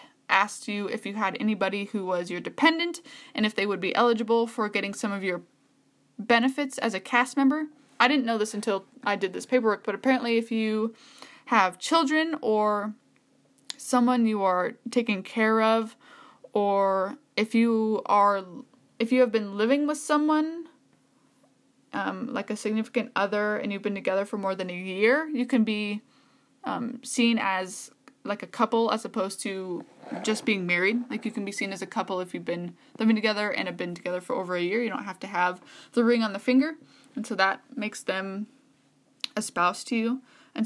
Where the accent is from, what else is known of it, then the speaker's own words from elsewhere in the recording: Tacoma, Washington, United States; also born or lived in Ellensburg; I wasn't sure I was going to be able to pick my hometown because I was born and raised in Tacoma. But then I came to live and go to school in Ellensburg, so I didn't know what I was going to be able to put.